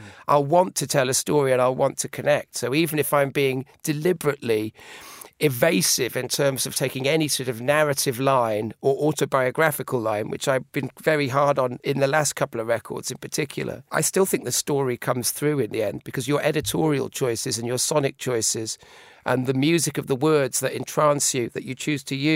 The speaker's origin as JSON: {"language": "English", "region": "Wales", "country": "United Kingdom", "tie": "born or raised there", "said": "where I was brought up in Wales. The sort of 45 degree trees blasted by sort of Atlantic gales."}